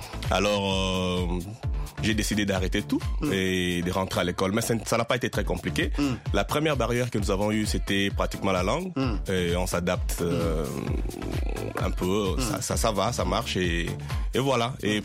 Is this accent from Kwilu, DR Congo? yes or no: no; Kinshasa, DR Congo; now in United States; Oui, je suis originaire de la RDC.